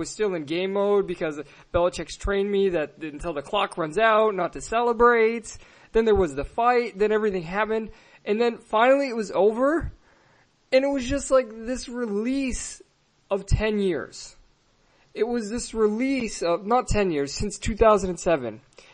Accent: Massachusetts, United States; Because growing up in Massachusetts, you're raised on the idea in the culture

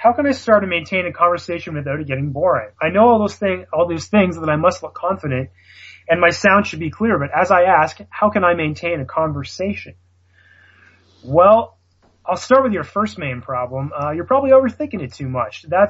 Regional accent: Canada; accent: Canadian; If you guys are going to make fun of my Canadian accent, then I'm hanging up.

